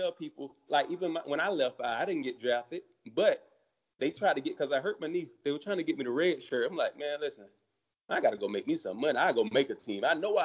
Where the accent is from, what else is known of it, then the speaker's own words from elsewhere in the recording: Florida, United States; And I'm from Florida. I'm from Polk County, Central Florida. It's rough up here